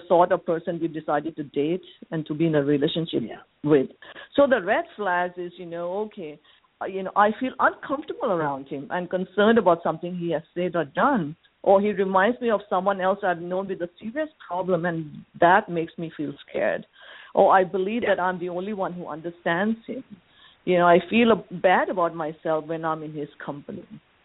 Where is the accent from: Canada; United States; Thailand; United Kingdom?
Thailand; I'm from Thailand.